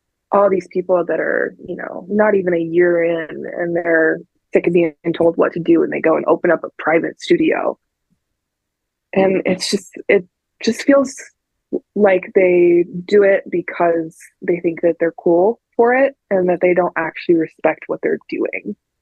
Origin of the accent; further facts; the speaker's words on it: Secor, Illinois, United States; I grew up in Secor, Illinois. The population on the sign says 400 people.